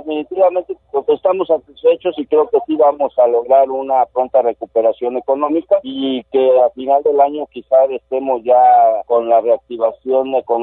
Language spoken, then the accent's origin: Spanish; Mexico; lo que habitualmente nosotros habíamos celebrado como mexicanos